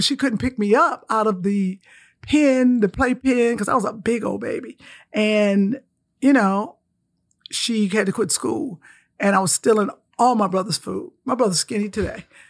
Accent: Cleveland, Ohio, United States; I am from Cleveland, Ohio.

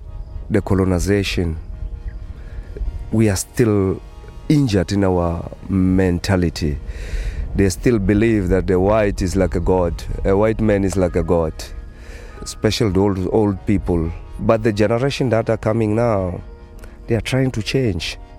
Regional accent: Johannesburg, Gauteng, South Africa; English is a second language; also born or lived in Sabi; I born here in Sabi, but I grew up in South Africa. I left the country in the early 80s. I went to South Africa just because of civil war. I was so young, my grandmother's got a home there in Johannesburg. I spent my 11 years in South Africa.

